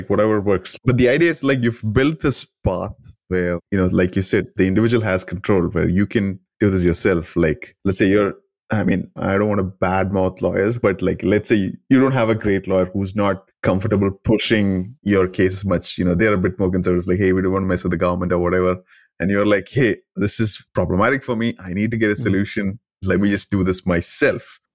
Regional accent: India; both of us, Rahul and I, we are from India.

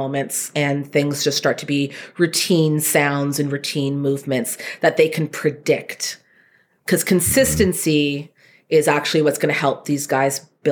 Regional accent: Canada; Oh, well, we're so polite. We're so Canadian.

